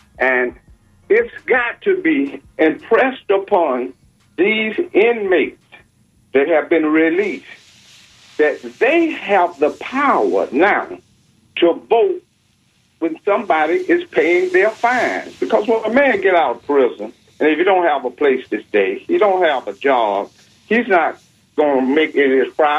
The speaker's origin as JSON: {"language": "English", "town": "Tampa", "region": "Florida", "country": "United States", "said": "and I'm from Tampa"}